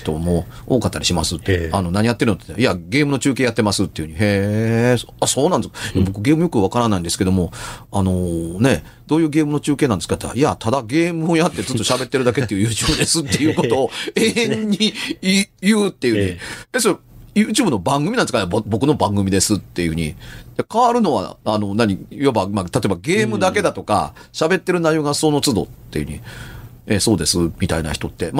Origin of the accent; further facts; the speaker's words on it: Amagasaki, Hyogo, Japan; 僕もね、尼崎で育ちましたから